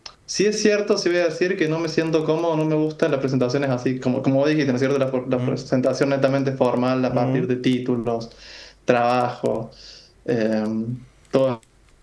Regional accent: San Luis, Argentina; also born or lived in Córdoba; yo nací en Córdoba, pero de muy chico me vine a vivir a San Luis.

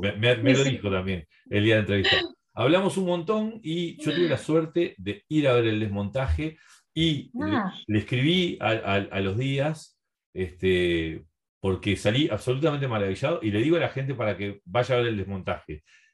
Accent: Montevideo, Uruguay; yo en realidad soy del Cerro y yo solo sé diferenciar del Cerro

